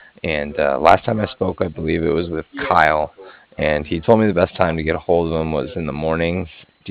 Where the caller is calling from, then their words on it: Cardiff, Wales, United Kingdom; And I'm calling from Cardiff. It's C-A-R-D-I-F-F, like Frank.